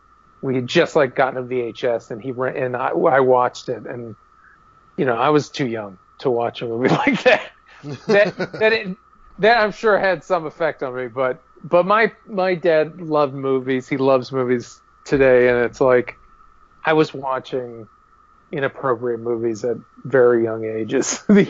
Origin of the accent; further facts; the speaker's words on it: Boston, Massachusetts, United States; moved away as an adult; now in Los Angeles, United States; I I'm from Boston originally, and I came down to Los Angeles, finished my last semester at Emerson College